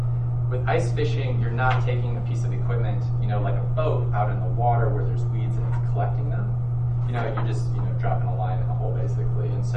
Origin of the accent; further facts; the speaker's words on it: Wisconsin, United States; also born or lived in Utah; I'm from Wisconsin, but I lived out in Utah for the last 7 years.